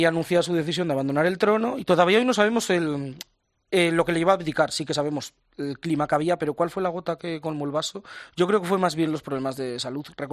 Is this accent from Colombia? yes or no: no; Spain; como somos los españoles